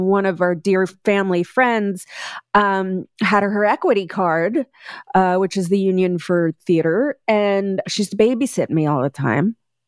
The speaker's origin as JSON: {"language": "English", "town": "Brooklyn", "region": "New York", "country": "United States", "tie": "born there", "lives_now": "Los Angeles, United States", "said": "I was born in Bensonhurst in Brooklyn."}